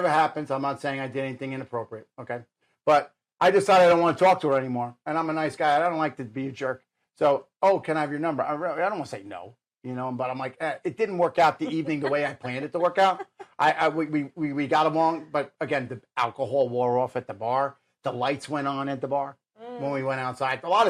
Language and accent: English; New Jersey, United States; I'm from Jersey, so it's all the same thing, right?